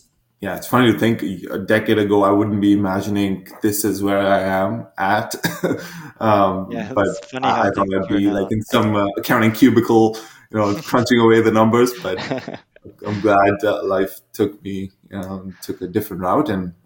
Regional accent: India; And I've never heard that, you know, growing up in India.

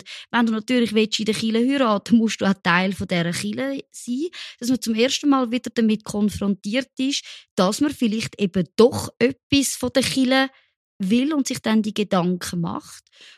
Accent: Zurich, Switzerland; ich komme aus Zürich, das sind nicht Katholiken, die Zürcher Familie.

